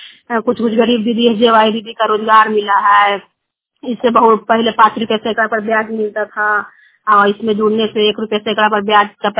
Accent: Buti Nagar, Bihar, India; ग्राम बूटी नगर पंचायत के रहने वाली हूँ

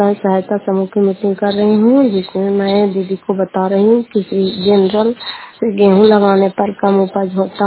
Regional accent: Fatehpur, Bihar, India; घर फतेहपुर पंचायत मक्सा करार पसवा ब्लॉक जिला नालंदा के निवासी हूँ

